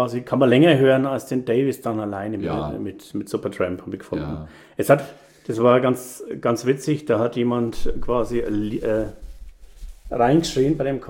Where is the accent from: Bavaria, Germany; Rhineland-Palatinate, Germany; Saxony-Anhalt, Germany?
Bavaria, Germany; Weißenburg; Das war in Weißenburg, wo ich herkomme